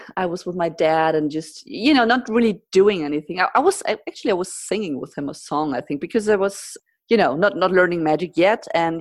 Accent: Germany; first language German; English is a second language; I do speak German because I'm from Germany, but we learn English at a very early point in school here.

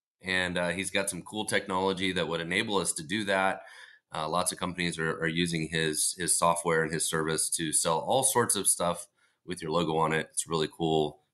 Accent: Kansas City, Missouri, United States; I'm from Kansas City.

